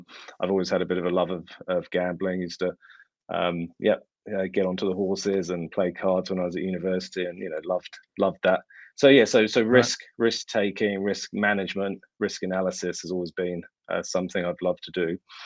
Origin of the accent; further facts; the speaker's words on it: London, United Kingdom; Yeah, so I was born in London. I'm 56, so I've been around a while.